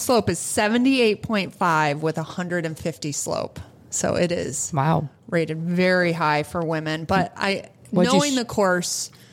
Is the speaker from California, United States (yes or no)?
no; Rochester, New York, United States; I was just in Rochester. I'm born and raised in Rochester, and my kids are going to camp there this summer in New York.